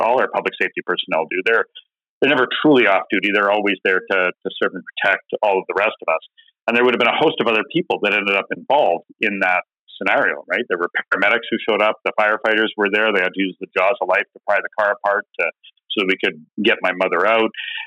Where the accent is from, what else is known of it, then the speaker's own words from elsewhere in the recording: Edmonton, Alberta, Canada; born there; now in Regina, Canada; So I'm living in Regina right now. I'm at the University of Regina, but I was born in Edmonton.